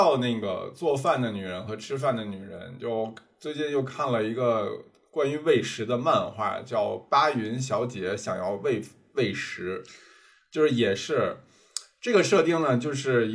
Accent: China; 作为一个中国人很难理解这么客气

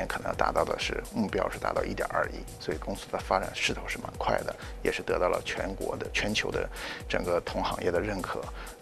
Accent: China; 我们中国人研究的技术是要解决中国人的疾病，所以我们偏重的是肝病

